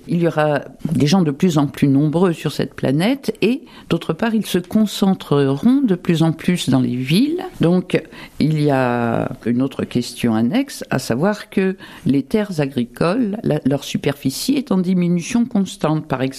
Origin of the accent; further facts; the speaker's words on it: Bourgogne-Franche-Comté, France; Et chez nous, dans la Nièvre, Nevers